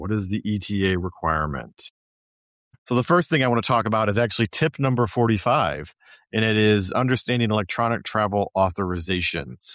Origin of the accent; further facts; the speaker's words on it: Midwest, United States; Now, our books are written from a particular perspective. We're Americans from the Midwest. We have a particular worldview and a particular way of looking at things.